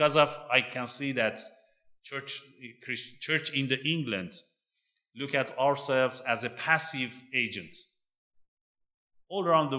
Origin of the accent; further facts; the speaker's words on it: Iran; English is a second language; I'm coming from Iran, but I can say I cannot feel I'm living in a Christian country.